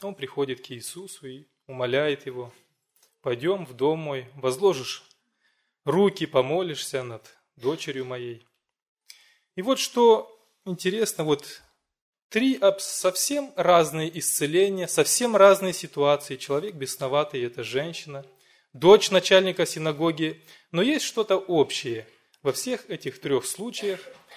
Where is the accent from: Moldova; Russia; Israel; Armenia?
Moldova; Hîncești, Hîncești District; я из Молдавии, церковь маленького городка Хинчеште, бывший Котовский.